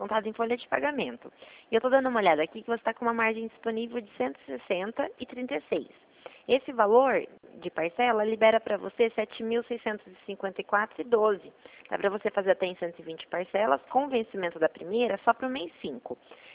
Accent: Mogi Guaçu, São Paulo, Brazil; nós somos de Mogi Guaçu.

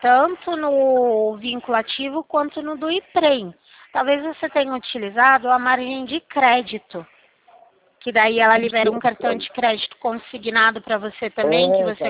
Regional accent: Limeira, São Paulo, Brazil; eu sou aqui da cidade de Limeira.

